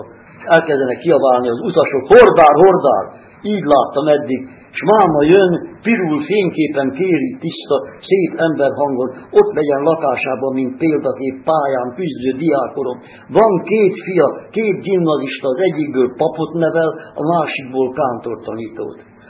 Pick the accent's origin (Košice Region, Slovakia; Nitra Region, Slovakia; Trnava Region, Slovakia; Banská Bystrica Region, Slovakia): Košice Region, Slovakia; Košice; Kassaiak vagyunk mi is. Én úgy születtem negyediknek, hogy édesanyám a marhavagomba szoptatott.